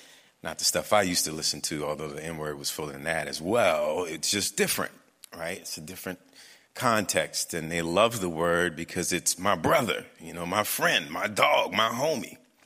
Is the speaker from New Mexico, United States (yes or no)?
no; New Orleans, Louisiana, United States; born or raised there